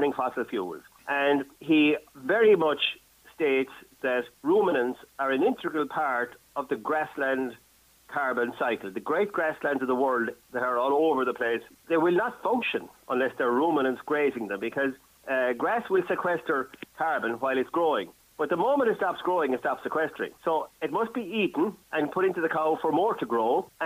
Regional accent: Ireland; I'm an Irishman

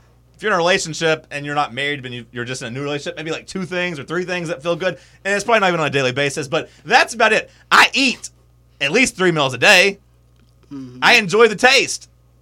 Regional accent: United States; It's the biggest American sporting event, and I'm an American.

